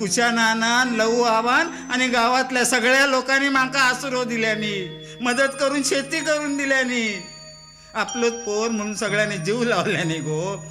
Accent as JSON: {"language": "Marathi", "region": "Maharashtra", "country": "India", "accent": "Malvani", "said": "पण मंडळी आम्ही मालवणी लोक नुसते गाळी घालीत आणि भांडत राहून नाही. आमचं सिंधुदुर्ग जिल्हो म्हणजे कलावंताची खाण असा खाण."}